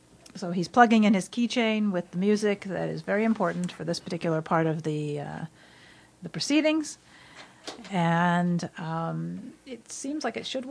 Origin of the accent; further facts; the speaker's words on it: Gaithersburg, Maryland, United States; but I'm from Maryland, so I like to give Baltimore a little fish.